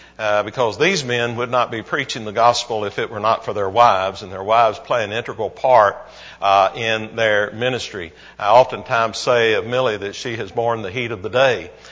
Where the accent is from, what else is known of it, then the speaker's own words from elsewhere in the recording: Jeffersonville, Indiana, United States; I can remember hearing of Lehman Avenue when I was a teenager, growing up in Jeffersonville, Indiana.